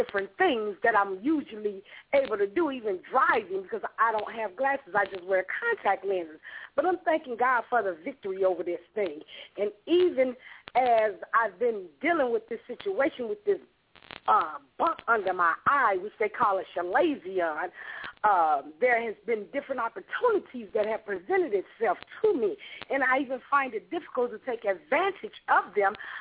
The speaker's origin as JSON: {"language": "English", "town": "Chicago", "region": "Illinois", "country": "United States", "said": "I'm from Chicago."}